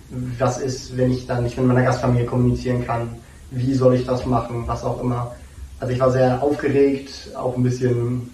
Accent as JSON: {"language": "German", "town": "Dresden", "region": "Saxony", "country": "Germany", "said": "Ich komme aus Dresden. Ich war jetzt ein Jahr in Amerika, in North Carolina, nähe Wilmington, und bin dort zur Schule gegangen, auf die Dixon High School"}